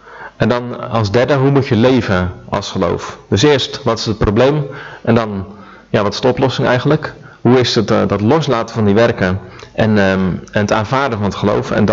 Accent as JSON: {"language": "Dutch", "country": "Netherlands", "said": "En als Hollander mag ik me er best voor verexcuseren, denk ik."}